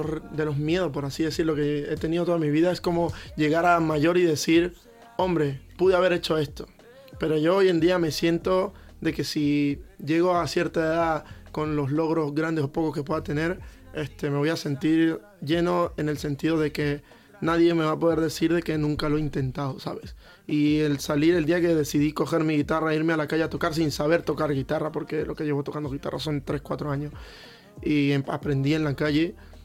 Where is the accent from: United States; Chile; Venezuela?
Venezuela; moved away; yo cuando salí de Venezuela salí con mis hermanos.